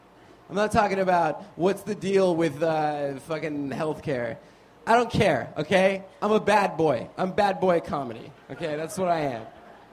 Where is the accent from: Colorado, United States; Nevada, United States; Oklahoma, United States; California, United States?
Nevada, United States; I don't even have a New York accent. I don't know why I've been doing it this whole show. I'm from Nevada.